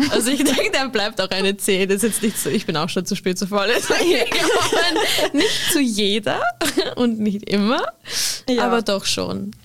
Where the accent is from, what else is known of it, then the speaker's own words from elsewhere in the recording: Vienna, Austria; Aber es ist bei uns in Wien auch so.